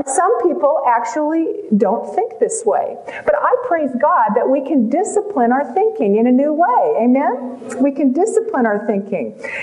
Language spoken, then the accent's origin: English; California, United States; I mean, I'm from California.